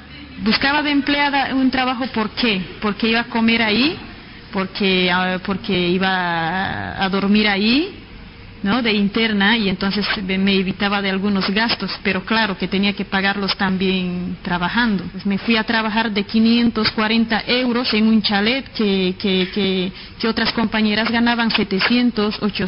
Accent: Bolivia; moved away; Soy de Bolivia. Llegué el 24 de octubre del 2004.

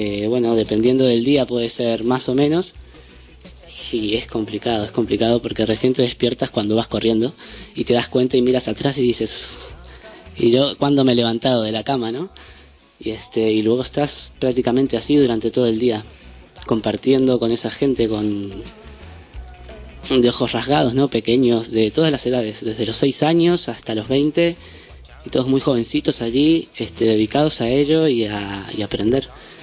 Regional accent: Uruguay; also born or lived in Madrid; now in Barcelona, Spain; contaros que soy de Uruguay, que estoy aquí en Barcelona hará aproximadamente un mes. Estuve en Madrid 6 años. Estuve estudiando, he viajado a China.

